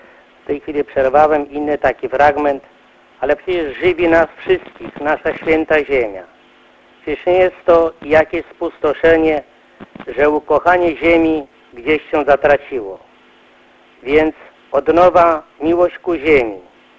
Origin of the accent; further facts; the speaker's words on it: central Poland, Poland; Sam pochodzę z centralnej Polski, z innych terenów